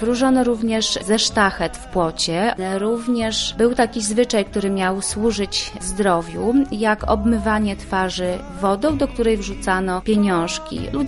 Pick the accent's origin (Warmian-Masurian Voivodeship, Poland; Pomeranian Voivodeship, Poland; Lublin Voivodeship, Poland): Lublin Voivodeship, Poland; jedną z tradycyjnych potraw obecnych tutaj u nas na Lubelszczyźnie